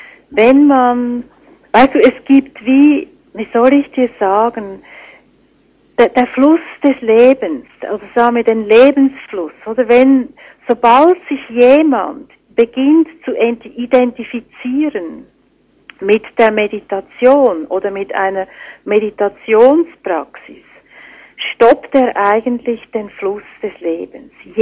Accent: Switzerland; Es ist wie wenn ich als Schweizerin sage

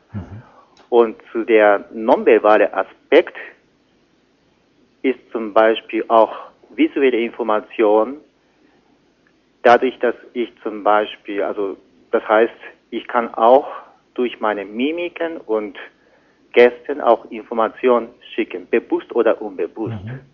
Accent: Japan; German is a second language; Und bei uns in Japan gibt es auch so eine Moralunterricht, weil in Japan ist Religionunterricht verboten.

